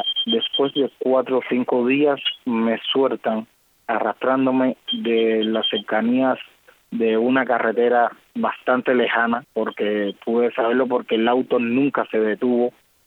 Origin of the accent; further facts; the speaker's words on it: Cuba; soy periodista independiente de Cuba.